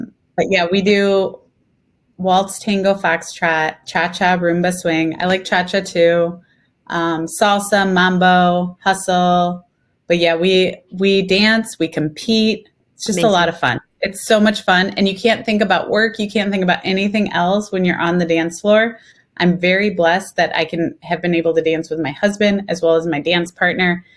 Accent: Illinois, United States; we decided we wanted to move from Las Vegas to raise our kids in a different location because I'm from Illinois. We thought Midwest.

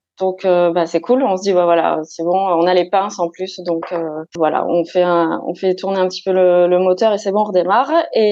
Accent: Toulouse, Occitanie, France; on vient de Toulouse, Nouvelle-Zélande et Toulouse, l'esprit est là.

